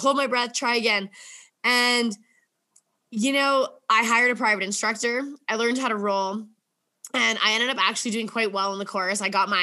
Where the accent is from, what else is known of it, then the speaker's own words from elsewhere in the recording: Edmonton, Alberta, Canada; So yeah, like I grew up in Edmonton, Alberta, pretty much 50% city girl, 50% farm lake girl.